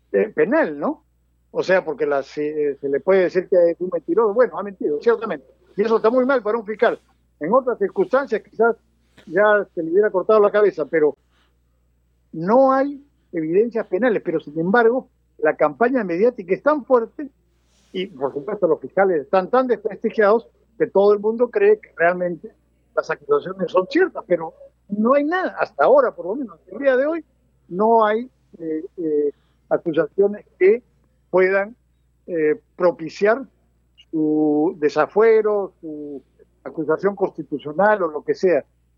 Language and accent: Spanish; Peru; los únicos perjudicados finalmente somos los peruanos.